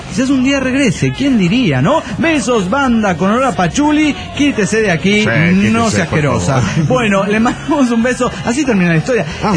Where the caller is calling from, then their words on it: Mar del Plata, Buenos Aires Province, Argentina; de Mar del Plata, Argentina.